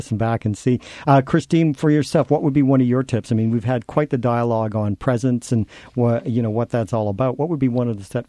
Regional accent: Newfoundland and Labrador, Canada; I am a Newfoundlander, born and raised.

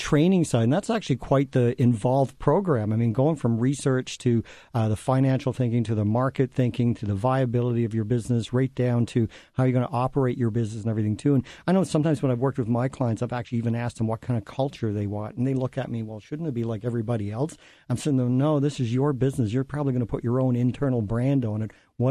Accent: Canada; but then I thought six-pack in terms of, hey, I'm Canadian.

